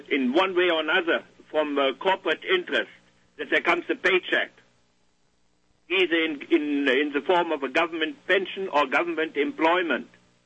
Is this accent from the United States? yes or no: no; Germany; English is a second language; now in Canada; as soon as I immigrated here over there from Germany here to Eastern Canada